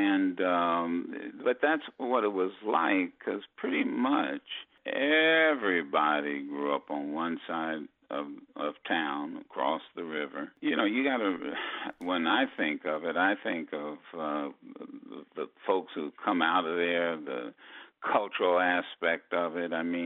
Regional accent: Dayton, Ohio, United States; when I grew up, I had a big, big, major drug problem when I was a young person growing up in Dayton.

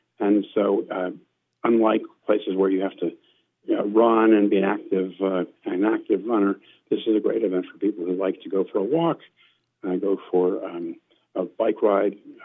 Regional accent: Washington, District of Columbia, United States; moved away as an adult; I grew up actually on the East Coast in Washington, D.C. I moved to Oregon in 2003.

